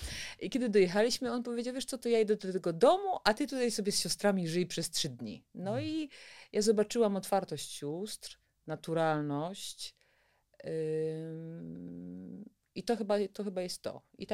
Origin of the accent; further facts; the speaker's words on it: Środa Wielkopolska, Greater Poland Voivodeship, Poland; Ja pochodzę z województwa, z tej części poznańskiej. Ja uczyłam się w liceum w Środzie Wielkopolskiej.